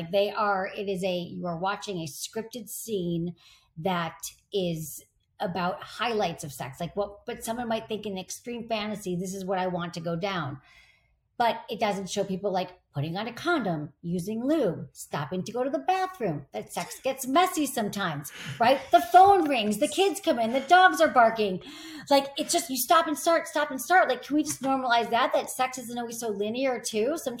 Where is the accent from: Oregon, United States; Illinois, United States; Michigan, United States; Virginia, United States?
Michigan, United States; And I didn't like grow up on in the middle of nowhere. Like I grew up in Michigan. We had like television.